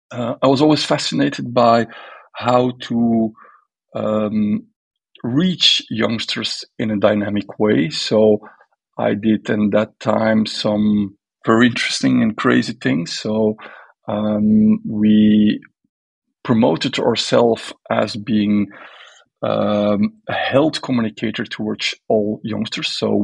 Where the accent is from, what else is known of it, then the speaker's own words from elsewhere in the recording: Bruges, Flanders, Belgium; English is a second language; I'm in my hometown. I'm living in the beautiful Bruges in Belgium, which they call the Venice of the North.